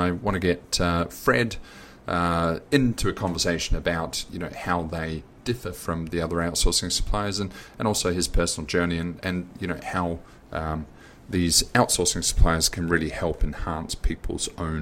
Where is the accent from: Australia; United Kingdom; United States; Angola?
Australia; now in Philippines; I'm Australian.